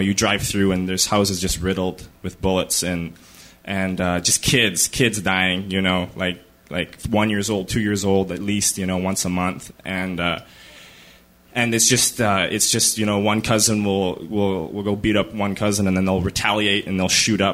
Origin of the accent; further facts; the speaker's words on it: Edmonton, Alberta, Canada; I'm from Edmonton, Alberta, Canada. I'm a Plains Cree from up there.